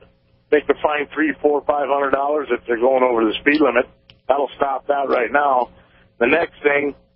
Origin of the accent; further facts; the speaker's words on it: South Dakota, United States; But I'm originally from South Dakota, and I go all through the Midwest everywhere.